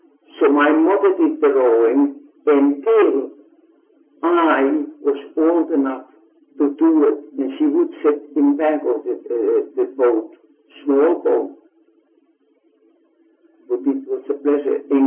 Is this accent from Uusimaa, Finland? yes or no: no; Ikaalinen, Pirkanmaa, Finland; English is a second language; now in United States; I was born in Finland, 1908, February 13.